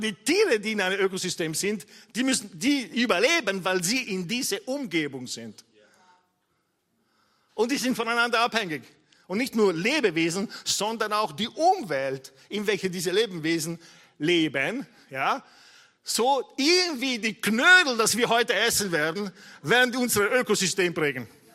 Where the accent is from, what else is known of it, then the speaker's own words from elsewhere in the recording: Italy; Als Italiener geniere ich mich.